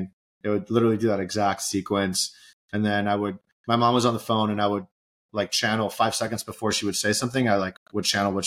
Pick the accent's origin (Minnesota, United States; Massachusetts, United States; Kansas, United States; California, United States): California, United States; I was raised in Southern California, Orange County.